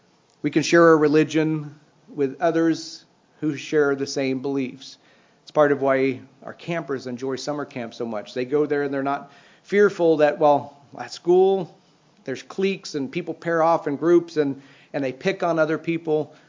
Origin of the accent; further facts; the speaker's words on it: Missouri, United States; I'm from Missouri, but it's the famous Missouri mules.